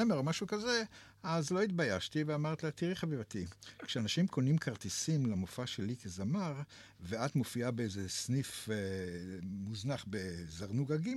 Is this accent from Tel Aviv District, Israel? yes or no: yes; Tel Aviv, Tel Aviv District, Israel; אני תל אביבי.